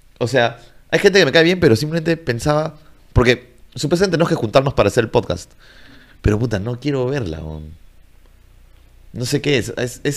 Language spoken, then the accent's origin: Spanish; Peru; yo como peruano no sé.